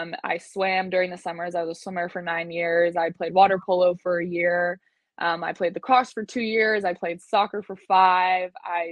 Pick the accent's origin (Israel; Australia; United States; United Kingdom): United Kingdom; Scotland; And I'm like, actually, we're all from Scotland. You just can't tell by my voice that I was born there and I live there, you know?